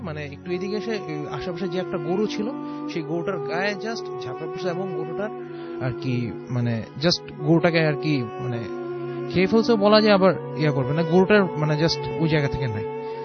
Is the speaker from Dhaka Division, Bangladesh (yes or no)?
yes; Mirpur, Dhaka Division, Bangladesh; মিরপুর থেকে এসেছি।